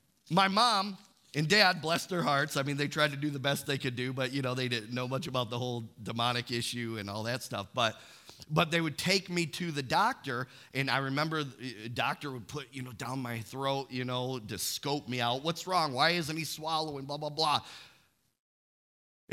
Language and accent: English; Imlay City, Michigan, United States; I grew up in Imlay City. I was at the Imlay City Fair with my mom.